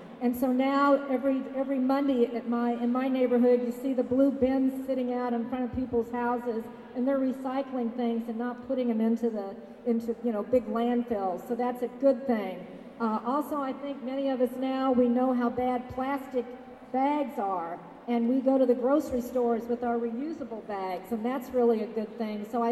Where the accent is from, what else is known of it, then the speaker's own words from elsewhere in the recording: Kansas City, United States; I'm from Kansas City. A lot of Kansas City people here.